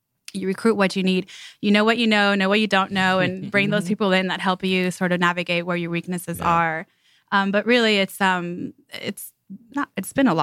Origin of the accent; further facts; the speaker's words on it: Texas, United States; I come from Texas, the Mexican and Latino community is really strong there.